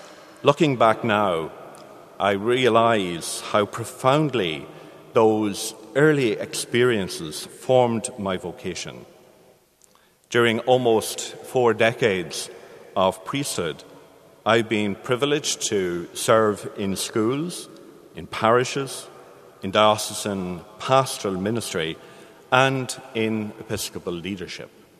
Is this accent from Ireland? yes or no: yes; Virginia, Ulster, Ireland; I was born and raised in Virginia in County Cavan in the parish of Lurgan.